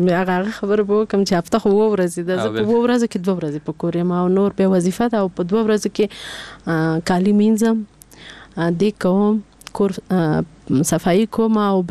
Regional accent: Paktia, Afghanistan

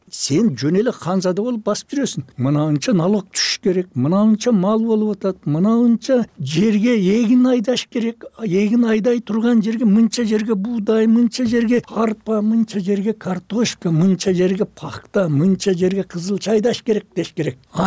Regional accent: Uzgen, Osh Region, Kyrgyzstan; мына мен например өзгөндүкмүн дедим.

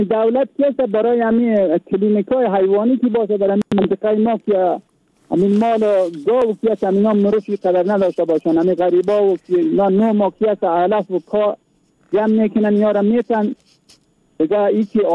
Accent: Badakhshan, Afghanistan; از ولایت بدخشان

